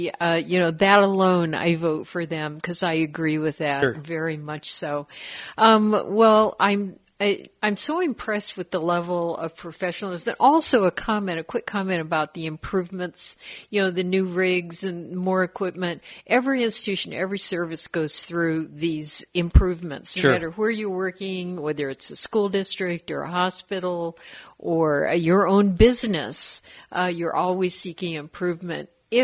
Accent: Illinois, United States; I grew up in Illinois, so I'm familiar

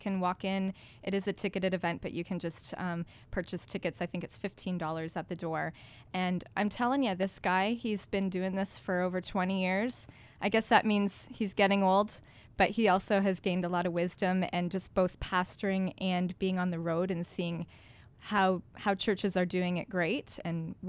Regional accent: Ontario, Canada; now in United States; We're both from Ontario.

